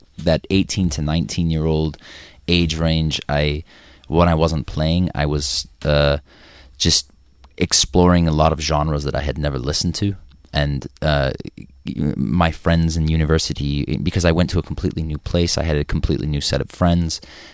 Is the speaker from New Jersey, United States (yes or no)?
no; Chicago, Illinois, United States; moved away as an adult; also born or lived in New York City, United States; And then at 18, I went away to university and I moved from Chicago to New York City.